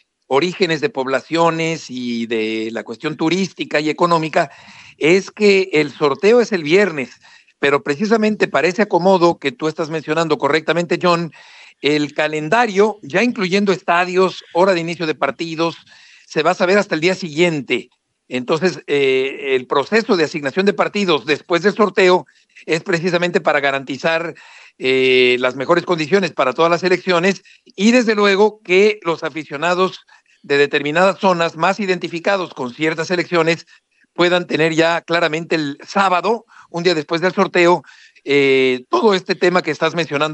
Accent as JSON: {"language": "Spanish", "country": "Mexico", "said": "decimos allá en México"}